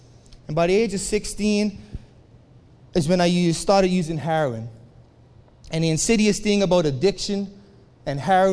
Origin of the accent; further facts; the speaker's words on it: Bermuda; So I grew up in Bermuda with a brother and my mom and my dad.